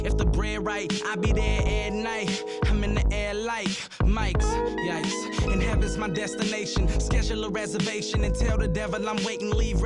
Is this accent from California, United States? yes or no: yes; San Francisco, California, United States; I hail from San Francisco, California